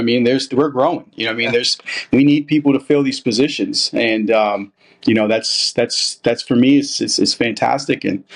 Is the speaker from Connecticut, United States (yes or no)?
yes; Connecticut, United States; now in Fort Myers, United States; No, I'm originally from the Northeast, Connecticut. So been down here about 8 years.